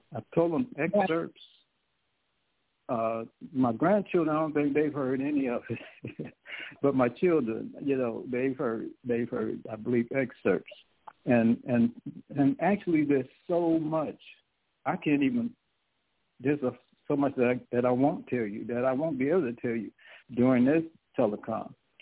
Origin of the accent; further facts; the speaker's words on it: Brooklyn, New York, United States; born there; And I was born in Brooklyn.